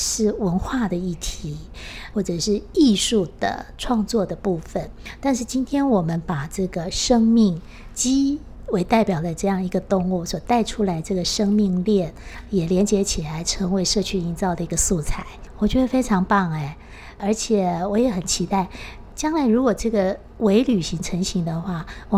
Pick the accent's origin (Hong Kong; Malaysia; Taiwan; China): Taiwan; 我相信以我们台湾人民的素质跟能量